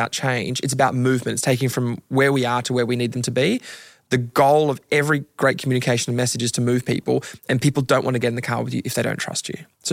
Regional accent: Queensland, Australia; So I grew up in Queensland, and in Queensland, we lose demerit points when you get fined.

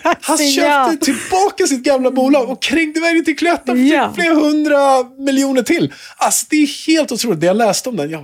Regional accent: Chile; now in Sweden; jag är ju chilenare

